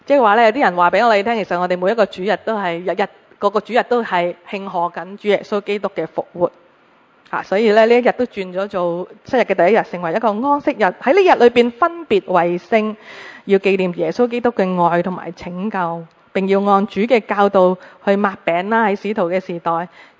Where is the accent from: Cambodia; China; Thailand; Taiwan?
China